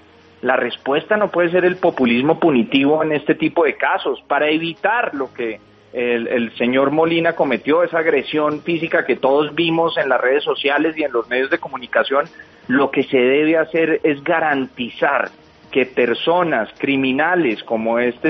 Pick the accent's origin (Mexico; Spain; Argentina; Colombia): Colombia; todos como colombianos